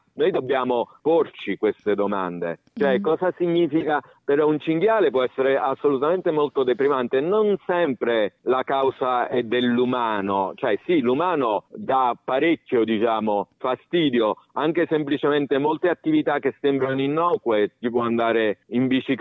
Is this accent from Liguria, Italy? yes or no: no; Salerno, Campania, Italy; Io ho vissuto in periferia da ragazzo, perché sono cresciuto in periferia a Salerno, il quartiere dove vivevo si chiamava Q2, e già ti dà un'idea di che tipo di quartiere poteva essere. Negli anni 70 era una fila di cemento, ma in mezzo agli agrumeti